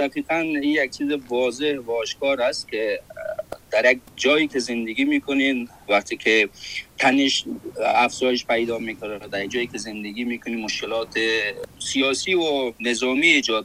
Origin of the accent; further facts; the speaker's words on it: Afghanistan; moved away; برای بازگشت به وطنمان، برای که مجددن برگردیم در یک فضای صلح، فضای امنیت، در یک فضای آرامش، با مون کسب و کارمان، با همون فنی که داشتیم، با همون زندگی عادی و نرمالی که داشتیم برگردیم